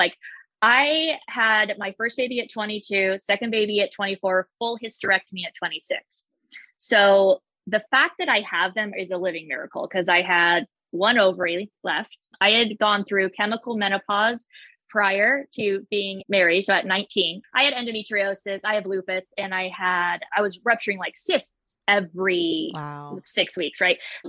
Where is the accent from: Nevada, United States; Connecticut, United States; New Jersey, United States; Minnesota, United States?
Nevada, United States; Las Vegas; Although I did grow up in a house of showgirls because I grew up in Vegas.